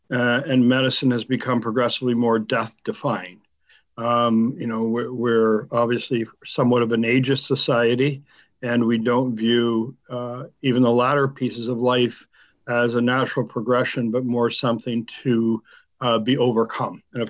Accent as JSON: {"language": "English", "country": "Canada", "said": "We're Canadian, which is something we did every year was our time together."}